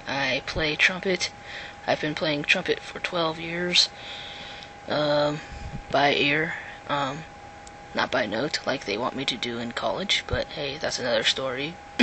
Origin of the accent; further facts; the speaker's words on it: Concord, California, United States; I'm from Concord, California, in the San Francisco Bay Area of Northern California.